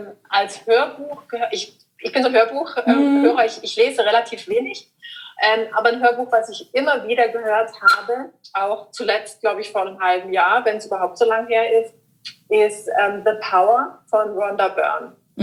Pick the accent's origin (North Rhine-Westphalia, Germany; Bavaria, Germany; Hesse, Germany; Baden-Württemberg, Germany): Baden-Württemberg, Germany; Überlingen; mein persönlicher Lieblingsort ist meine Heimat in Überlingen, da am See oder auf dem See zu sein.